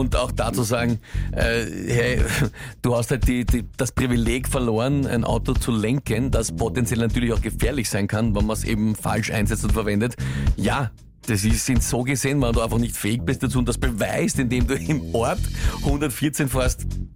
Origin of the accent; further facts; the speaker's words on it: Austria; bei uns in Österreich